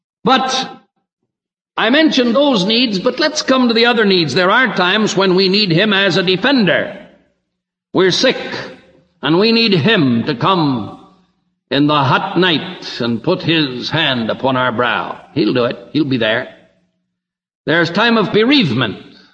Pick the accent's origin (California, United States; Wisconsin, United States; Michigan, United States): California, United States; And I was brought up in California, and there weren't 2 miles of paved road in the whole state.